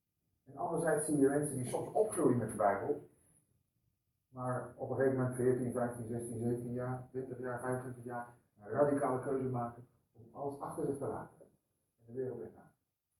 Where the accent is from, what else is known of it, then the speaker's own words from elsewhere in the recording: Zeeland, Netherlands; moved away as an adult; Wij komen oorspronkelijk uit Zeeland, hebben we eigenlijk altijd gewoond tot een half jaar geleden.